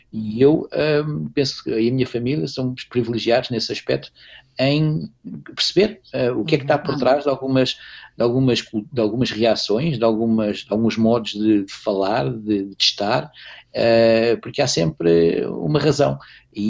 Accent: Portugal; moved away; estes 20 anos de estar fora de Portugal, sou português de coração, alma, espírito

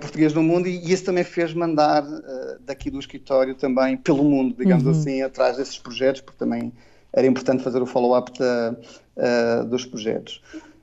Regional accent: Madeira, Portugal; moved away as an adult; also born or lived in Coimbra; quando saí da Madeira e fui para Coimbra estudar

